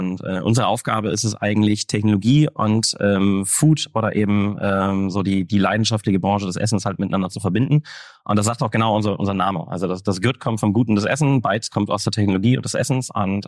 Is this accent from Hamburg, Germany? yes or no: yes; Hamburg, Germany; Also ich bin ein Nordkind. Ursprünglich komme ich aus Hamburg. Auch sehr viel meines Lebens hier verbracht. War eine kurze Zeit auch mal woanders.